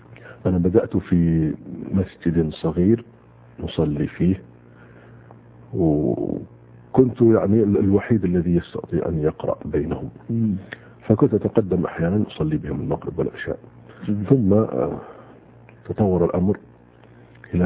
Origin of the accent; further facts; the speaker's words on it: Riyadh, Riyadh Province, Saudi Arabia; أنا نشأت في مدينة الرياض، تعلمت فيها وتخرجت من الثانوية، وعملت في الخطوط السعودية 6 سنوات،